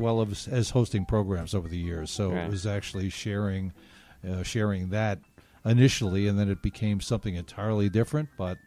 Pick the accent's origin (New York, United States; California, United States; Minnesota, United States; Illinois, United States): New York, United States; Yes, I am from Long Island, and I started doing a weekly program, volunteering